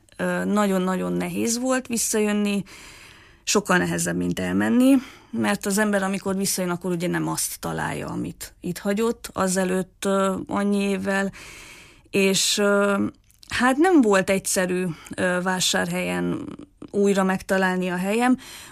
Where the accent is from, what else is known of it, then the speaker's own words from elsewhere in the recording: Târgu Mureș, Mureș County, Romania; Marosvásárhelyen születtem, 90-ben, és hát mondhatni, hogy tőzsgyökeres vásárhelyi vagyok. Itt végeztem az iskoláimat, középiskolában az Unirába jártam